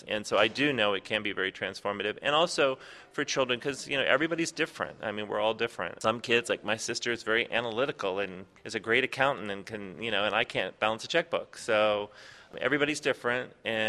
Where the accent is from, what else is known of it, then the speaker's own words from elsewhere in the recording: Washington, District of Columbia, United States; so they moved to Washington, D.C., so I grew up in Washington, D.C., and it was all new to them